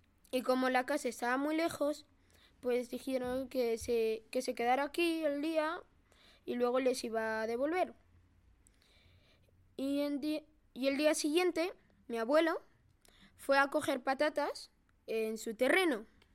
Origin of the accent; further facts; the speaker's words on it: Spain; mi madre es de Bolivia, mi padre es de Bulgaria y yo soy de España.